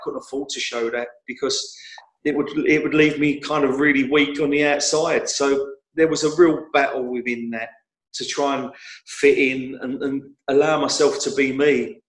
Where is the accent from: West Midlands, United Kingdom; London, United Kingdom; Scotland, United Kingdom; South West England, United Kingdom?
London, United Kingdom; Hackney; born there; I was born in Hackney.